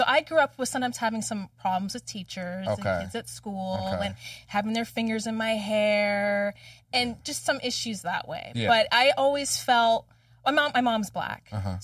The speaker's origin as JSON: {"language": "English", "town": "Vancouver", "region": "British Columbia", "country": "Canada", "tie": "born or raised there", "said": "growing up in Vancouver, Canada, I was often, like, the only black girl at school."}